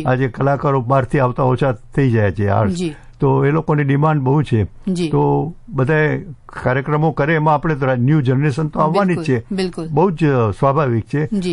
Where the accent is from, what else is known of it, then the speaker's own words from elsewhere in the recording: Mandvi, Gujarat, India; born there; also born or lived in Africa / Europe; હું એક માંડવીમાં જન્મેલો, આફ્રિકાથી યુરોપથી આવેલો